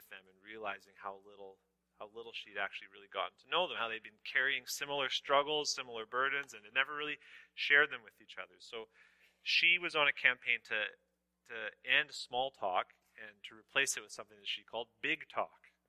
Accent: Canada; I'm Canadian.

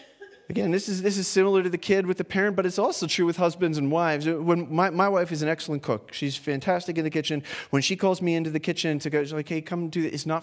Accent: Toronto, Ontario, Canada; when I was a kid, I have all these wonderful memories of coming up to Cookstown, and we came from Toronto.

